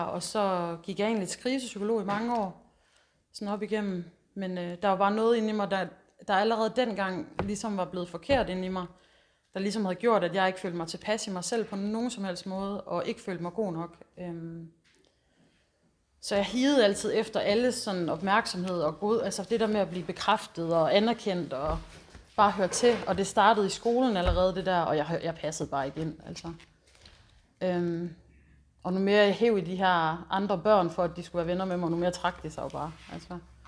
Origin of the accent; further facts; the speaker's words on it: Østerbølle, North Denmark Region, Denmark; also born or lived in Odense; og så boede jeg på Fyn til jeg var 4, og da jeg var 4, der flyttede min mor og far, jeg og min lillebror til Østerbølle, en lille bitte bondeby. Og der voksede jeg så op